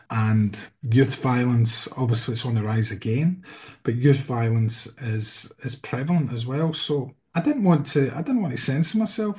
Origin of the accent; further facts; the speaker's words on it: Coatbridge, Scotland, United Kingdom; Trickletown is a book set in my hometown of Coatbridge, which is just outside Glasgow, for those who don't know.